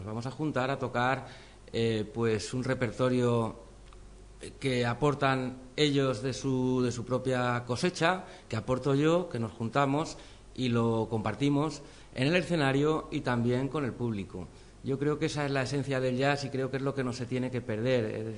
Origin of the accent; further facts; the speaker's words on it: Spain; porque yo soy músico español y me alegro en nombre de toda del colectivo de músicos españoles de jazz.